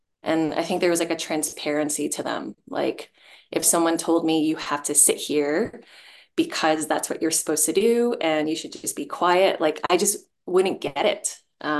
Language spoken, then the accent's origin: English; Hong Kong; born there; I was born in Hong Kong in 1988.